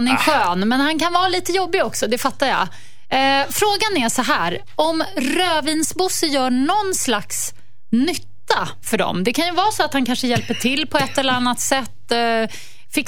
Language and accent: Swedish; Stockholm, Stockholm County, Sweden; man som stockholmare, alltså, eller storstadsbor